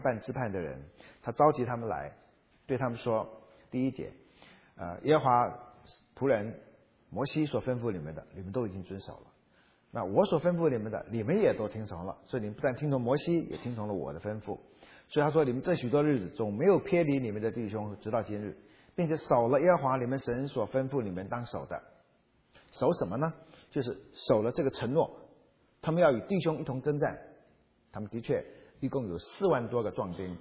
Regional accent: China; 所以我们中国人过年呢，要拜那个灶神爷

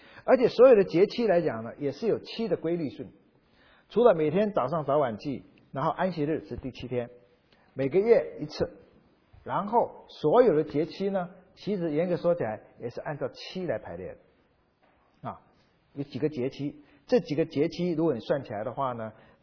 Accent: China; 总而言之，所以我们中国人八可能是个吉利的数字

